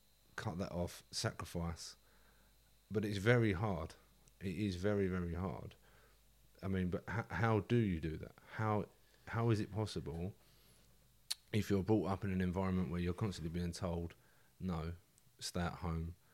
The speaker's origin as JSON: {"language": "English", "region": "East of England", "country": "United Kingdom", "tie": "born or raised there", "said": "I was brought up in Essex."}